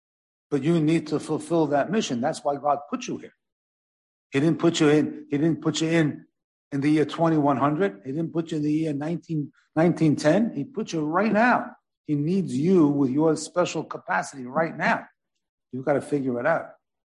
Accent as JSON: {"language": "English", "town": "Gerritsen Beach", "region": "New York", "country": "United States", "tie": "born or raised there", "said": "I grew up in Gerritsen Beach, Italian bricklayers."}